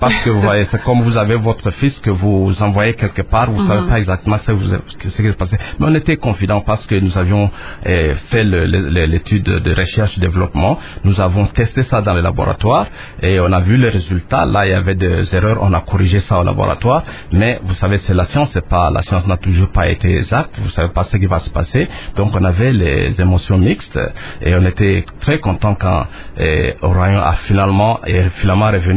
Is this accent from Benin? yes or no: no; DR Congo; ils savent que je suis Congolais. Et je suis fier d'être congolais.